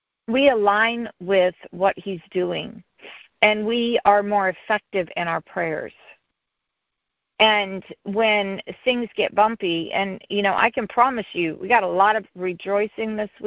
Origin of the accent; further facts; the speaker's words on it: California, United States; As a Californian, I'm going to address a couple things here in California that are taking place right now.